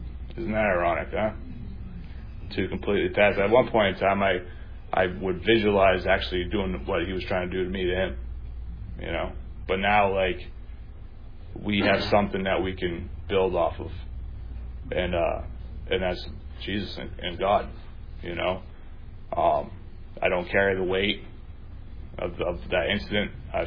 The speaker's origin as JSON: {"language": "English", "town": "Lowell", "region": "Massachusetts", "country": "United States", "said": "I'm from Lowell, Massachusetts."}